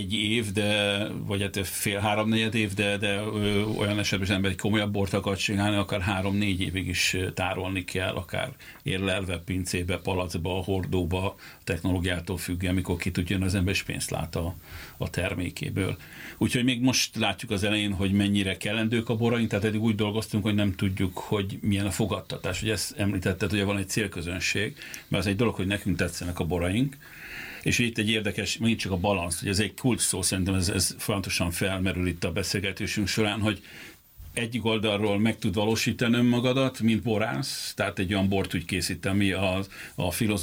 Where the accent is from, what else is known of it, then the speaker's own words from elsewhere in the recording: Kaposvár, Somogy, Hungary; now in Vecsés, Hungary; de én kaposvári vagyok, tehát vidéki.